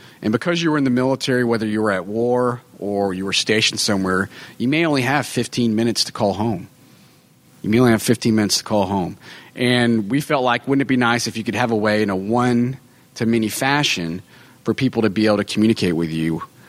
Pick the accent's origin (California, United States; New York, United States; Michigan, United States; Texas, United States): Texas, United States; I grew up here in Texas. And growing up here, which was fantastic, I decided I want to have a little bit of adventure in my life.